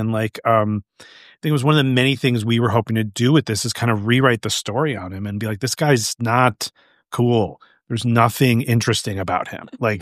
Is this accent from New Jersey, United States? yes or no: no; Cleveland, Ohio, United States; accent: Midwestern; I grew up in Cleveland, Ohio, which it's not exactly the same as a Chicago accent, but just I know that sort of like cadence and rhythm and melody of the kind of folksy Midwestern.